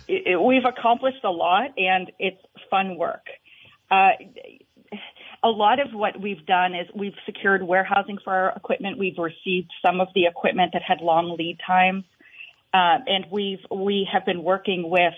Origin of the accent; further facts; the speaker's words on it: Vermont, United States; And I grew up here. I grew up in Vermont and in the 80s, and high-speed internet was not an option.